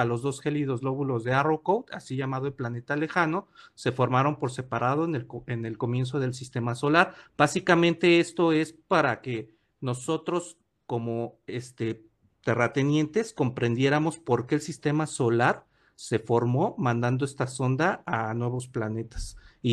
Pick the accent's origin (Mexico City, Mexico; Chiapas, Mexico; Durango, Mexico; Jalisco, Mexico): Jalisco, Mexico; Guadalajara; Yo soy de México, del estado de Guadalajara, Jalisco, la tierra del mariachi.